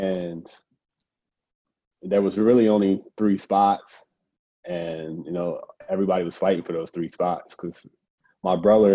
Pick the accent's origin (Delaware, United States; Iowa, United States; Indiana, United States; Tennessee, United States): Delaware, United States; also born or lived in Pennsylvania; Yeah, I grew up in Delaware. I moved to Delaware when I was in middle school. So we lived right across the border in Pennsylvania before that.